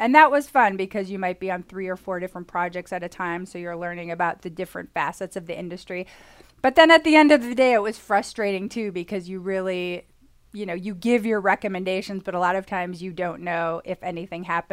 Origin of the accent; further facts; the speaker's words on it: Milwaukee, Wisconsin, United States; I grew up in Milwaukee, Wisconsin, and it was great. I mean, I have a fondness for people from the Midwest.